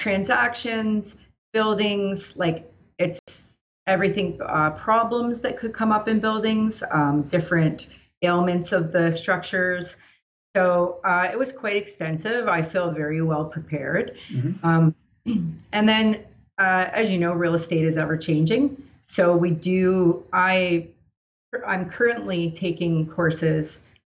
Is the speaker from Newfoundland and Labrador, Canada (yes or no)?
no; Ontario, Canada; Here in BC, it's a little bit different. I did my qualification in Toronto. I'm actually from Ontario.